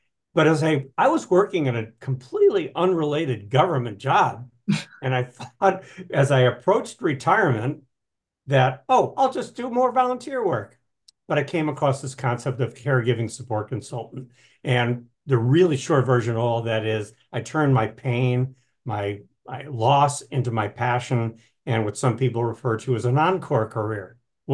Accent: New England, United States; now in Portland, United States; I live in the Portland, Oregon area. I'm originally from New England.

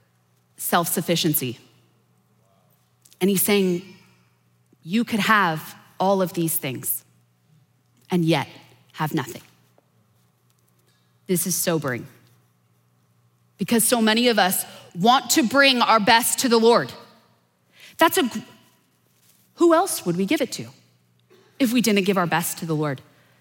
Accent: Midwest, United States; And I'm from the Midwest, born and raised.

